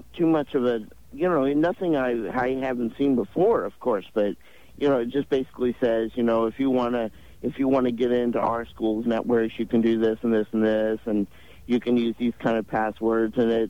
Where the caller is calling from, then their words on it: St. Louis, Missouri, United States; Calling from St. Louis.